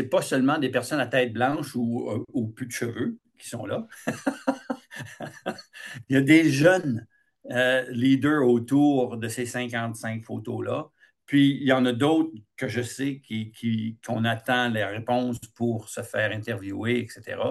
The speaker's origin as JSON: {"language": "French", "region": "the Maritimes", "country": "Canada", "said": "moi, je suis acadien."}